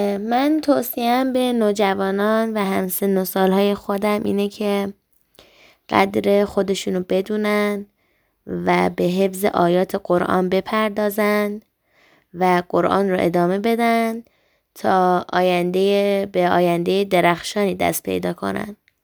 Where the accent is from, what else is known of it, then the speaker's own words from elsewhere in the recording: Hamedan, Hamadan, Iran; من متولد 28 مهر ماه سال 1391 هستم و اهل همدان هستم.